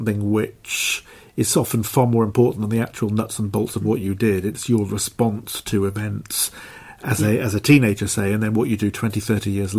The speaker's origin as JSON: {"language": "English", "town": "Cardiff", "region": "Wales", "country": "United Kingdom", "said": "Because I'm from Cardiff, admittedly the suburbs, but I would hardly call myself, in when I was young, a city person."}